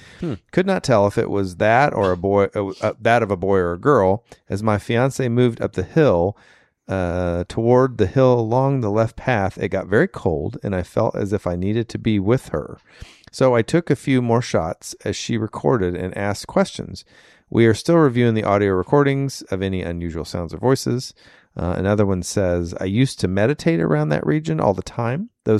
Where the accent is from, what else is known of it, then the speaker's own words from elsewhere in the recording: Kokomo, Indiana, United States; also born or lived in Logansport; I was born in Logansport and raised in Kokomo, and Peru's right there.